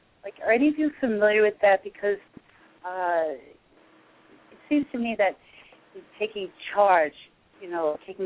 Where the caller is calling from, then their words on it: New York, United States; I'm calling from New York